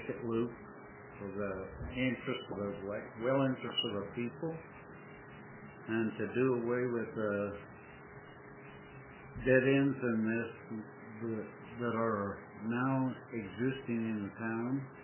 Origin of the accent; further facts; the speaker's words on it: Wales, Utah, United States; And I'm from Wales, Utah. It's a rural community in Sankey County.